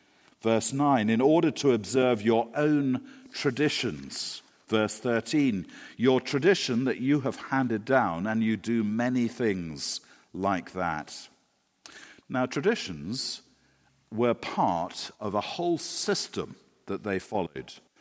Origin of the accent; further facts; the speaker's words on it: England, United Kingdom; Certainly, I mean, I come from England. It's certainly not a very English way of dealing with what seems like a perfectly reasonable question.